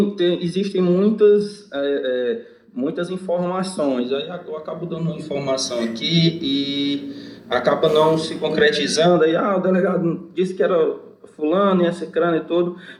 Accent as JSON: {"language": "Portuguese", "town": "Fortaleza", "region": "Ceará", "country": "Brazil", "said": "objetivo sempre foi trabalhar ou em Fortaleza ou o mais próximo possível de lá, tendo em vista que eu sou de Fortaleza."}